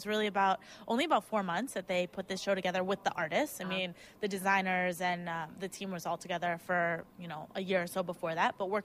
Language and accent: English; Cleveland, Ohio, United States; No, I'm originally from Cleveland, but I haven't lived there in like...